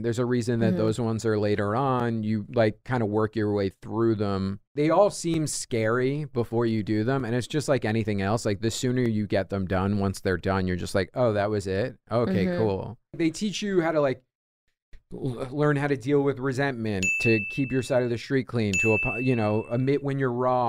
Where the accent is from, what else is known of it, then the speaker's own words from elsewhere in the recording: New York, United States; I'm Irish. I'm New York guy